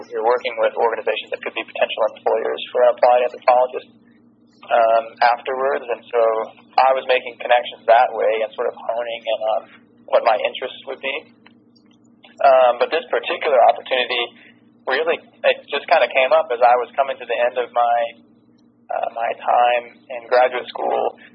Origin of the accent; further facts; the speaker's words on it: Memphis, Tennessee, United States; So I was born and raised in Memphis. I grew up in Memphis, Tennessee